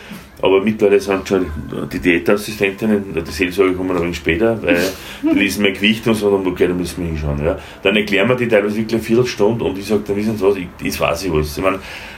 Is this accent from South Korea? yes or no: no; Linz, Upper Austria, Austria; Oder als Linzer werde gegen die Wiener.